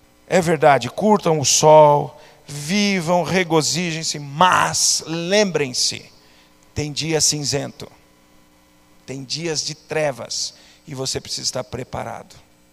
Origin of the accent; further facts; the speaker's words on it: Sorocaba, São Paulo, Brazil; Eu nasci e vivi em Sorocaba, cidade perto de uma cidadezinha chamada Votorantim.